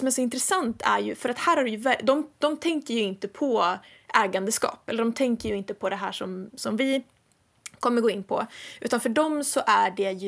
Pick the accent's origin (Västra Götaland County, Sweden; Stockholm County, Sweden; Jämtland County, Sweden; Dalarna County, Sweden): Jämtland County, Sweden; jag kommer från Jämtland, och det är nära Norge, och just min församling som jag kommer ifrån har haft mycket influenser från Norge